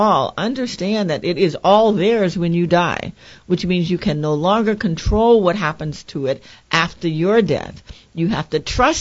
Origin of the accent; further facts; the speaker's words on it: Louisiana, United States; the mayor of Shreveport is a black woman, and I'm from Louisiana